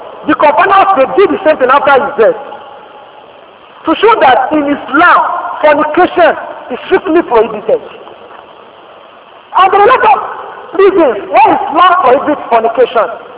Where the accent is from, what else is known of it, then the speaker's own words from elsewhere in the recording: Nigeria; I will speak, act, behave, and I think interact first as a Nigerian before any other thing.